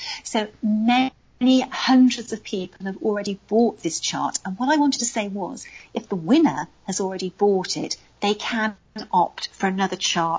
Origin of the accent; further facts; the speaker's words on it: Newport, Wales, United Kingdom; born there; I was born in Newport, South Wales, which is the town next to Pontypool.